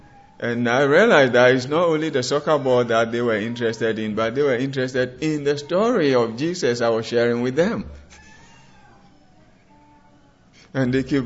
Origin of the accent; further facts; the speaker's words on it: Ghana; accent: British and Ghana English; I'm coming from Ghana, West Africa.